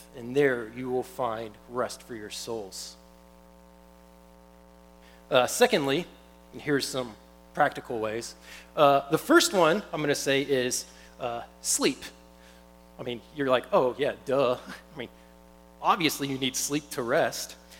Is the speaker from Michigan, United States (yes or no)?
no; Killeen, Texas, United States; I'm from Killeen, so of course I enjoy that.